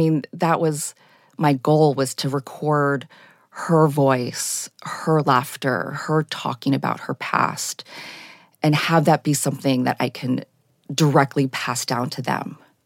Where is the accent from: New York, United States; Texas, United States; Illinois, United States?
New York, United States; Chappaqua; And I was raised in Chappaqua, New York, which is quite, you know, it's, there's all kinds of people who live there, but it's quite affluent.